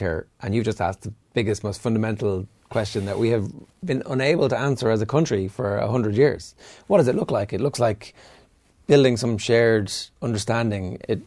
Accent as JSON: {"language": "English", "country": "Ireland", "said": "It's explaining the fundamentals of what it means to be Irish without defining us as not British."}